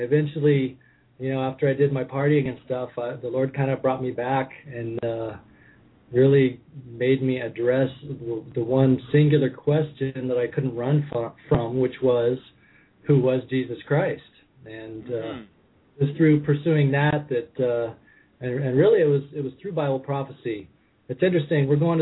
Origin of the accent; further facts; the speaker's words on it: Pacific Northwest, United States; I was raised in the Pacific Northwest.